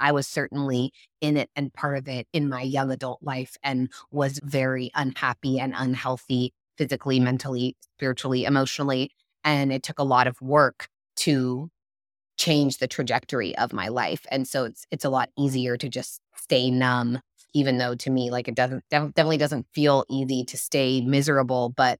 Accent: California, United States; now in Los Angeles, United States; And I'm from the Redwoods. I'm from Northern California, from the deep old growth forest.

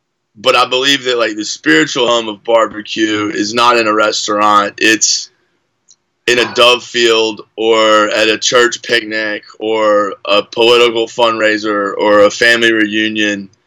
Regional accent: Fayetteville, North Carolina, United States; I'm from Fayetteville, North Carolina, which is southeastern North Carolina. Home of Fort Bragg and Pope Air Force Base, so it's a big military town.

